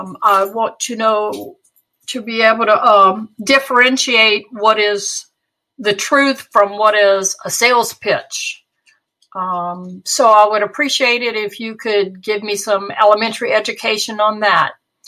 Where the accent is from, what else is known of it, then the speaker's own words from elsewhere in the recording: Louisiana, United States; I am from Louisiana.